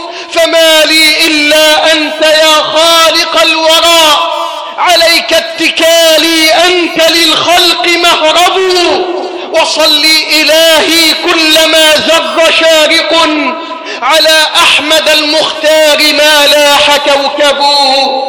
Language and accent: Arabic; Egypt